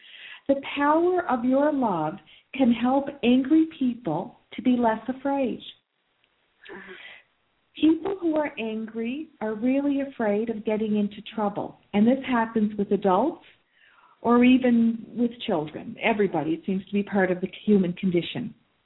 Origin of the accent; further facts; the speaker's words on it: Nova Scotia, Canada; Nova Scotia because that's where I'm from. And I always feel that one of my most treasured possessions is my accent.